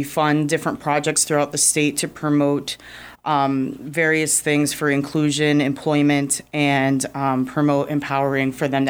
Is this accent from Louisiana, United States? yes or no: no; Ellendale, North Dakota, United States; also born or lived in Brown County, South Dakota; I'm from Ellendale, Dickey County, and I was formerly from Brown County, South Dakota, and those areas are very rural